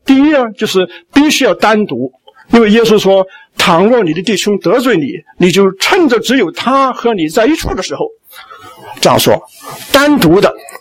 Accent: China; 他们也跟我们中国人一样的，这个行不通的，在我们的文化行不通的。

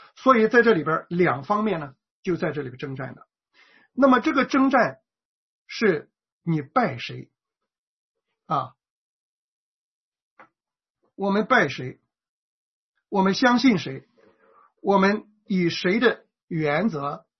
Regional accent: China; 那么这件事情呢，对咱们中国人来说啊，太直接了啊，太明显了，太清楚了。

